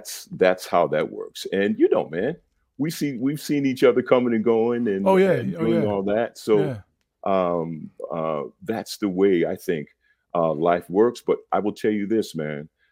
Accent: Stamford, Connecticut, United States; born there; I was born in Stamford, Connecticut, man.

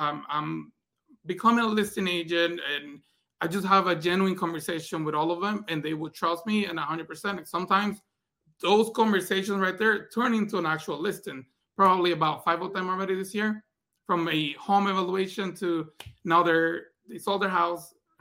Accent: Puerto Rico; moved away; when we moved here 16 years ago from Puerto Rico, we had community leaders that used to help us, right? Help my mom and my family to get food on our table for Thanksgiving, right?

